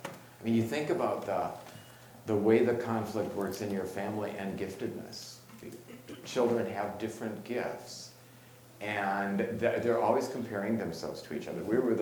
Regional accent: South Dakota, United States; I told you I'm from South Dakota

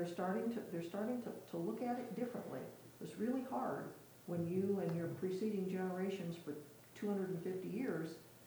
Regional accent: West Virginia, United States; I mentioned I grew up in the Appalachians in Western Virginia.

